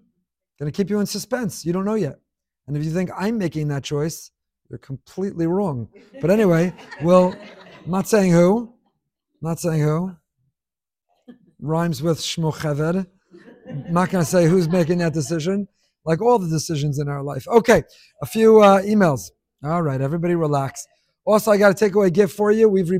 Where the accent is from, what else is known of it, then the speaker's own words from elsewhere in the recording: Israel; I grew up in Israel, which for me meant living with a constant sense of fear and anxiety.